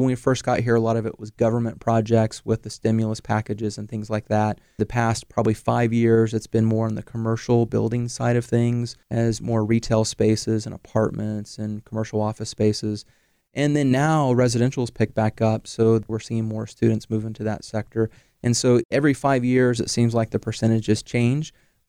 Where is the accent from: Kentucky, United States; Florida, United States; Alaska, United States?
Kentucky, United States; moved away as an adult; now in Fresno, United States; Yes, I grew up in Kentucky and spent almost my entire life there until I graduated from college